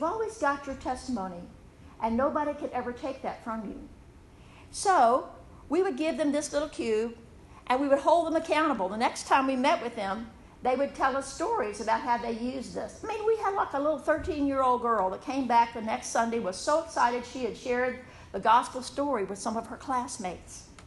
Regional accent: Abilene, Virginia, United States; We're back home, you know, in Charlotte County. I grew up in Abilene, right just up the road.

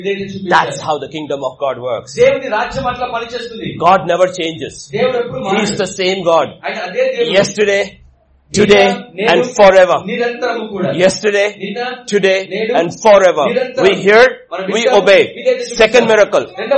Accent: India; If you look at me, I am different. I am Indian.

